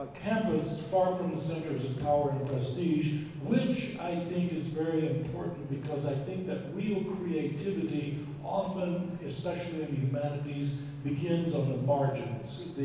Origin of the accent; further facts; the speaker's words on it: Memphis, Tennessee, United States; I grew up in Memphis, Tennessee, and the Mississippi River was literally an open sewer in my childhood.